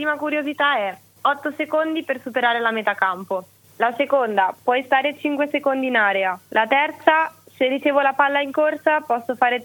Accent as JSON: {"language": "Italian", "town": "Gavirate", "region": "Lombardy", "country": "Italy", "said": "Gavirate."}